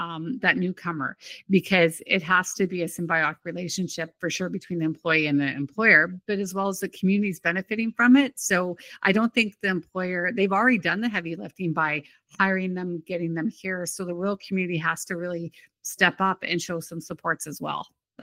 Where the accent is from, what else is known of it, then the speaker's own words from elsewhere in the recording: Canada; which came so natural to us as being Canadian.